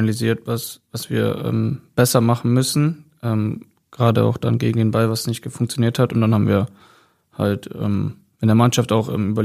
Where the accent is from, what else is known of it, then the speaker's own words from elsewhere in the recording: Seehausen, Saxony-Anhalt, Germany; Da habe ich auch meine Jugend verbracht. Das ist so das Nächste dran, da wo ich genau herkomme.